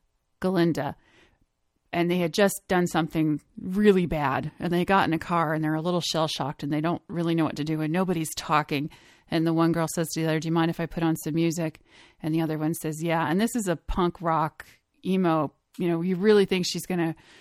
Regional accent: Philadelphia, Pennsylvania, United States; And I grew up in Philadelphia, so I have seen a few Broadway shows, but those were as kids and I moved away.

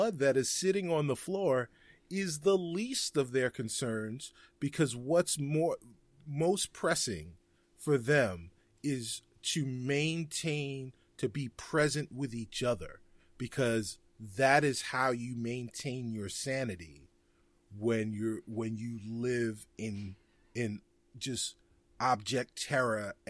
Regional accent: Bronx, New York, United States; so I grew up in I was born in the South Bronx. I spent a lot of time in the South Bronx, and we have a thing in the South Bronx called Spanglish

